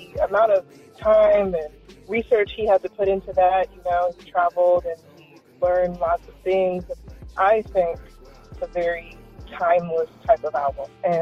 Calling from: California, United States; I'm calling from California.

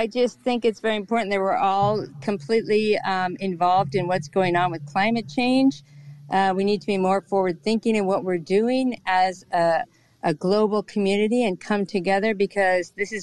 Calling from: Spain; I'm calling from Spain.

